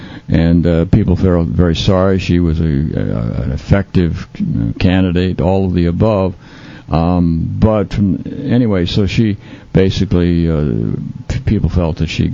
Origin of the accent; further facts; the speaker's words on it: Sarasota, Florida, United States; I'm not from Manatee. I'm from Sarasota. I know quite a bit about that.